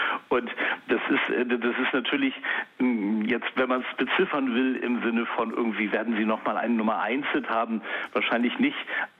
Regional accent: West Germany, Germany; Also ich bin im Westen groß geworden

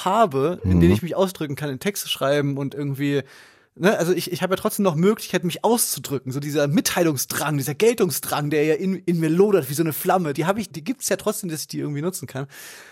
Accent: East Germany, Germany; Ich glaube, das ist aber eher so eine Ossi-Sache. Ich glaube, bei uns im Osten, da waren die die Boomer-Generation, die war so

